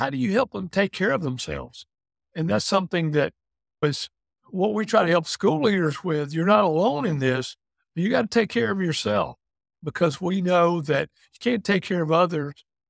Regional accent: Tifton, Georgia, United States; Tipton, Georgia. It's in the southern part of the state.

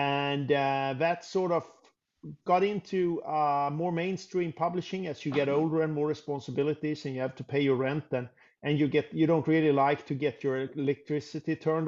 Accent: Gothenburg, Västra Götaland, Sweden; I'm from Gothenburg. I'm from Gothenburg on the west coast, but I just love it.

